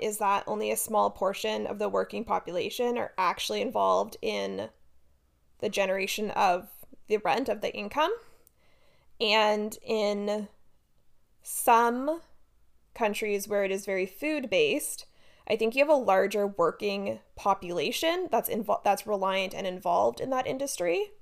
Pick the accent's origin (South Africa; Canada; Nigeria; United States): Canada; a word that is spelt a way that I, as a Canadian, want to pronounce as the French would.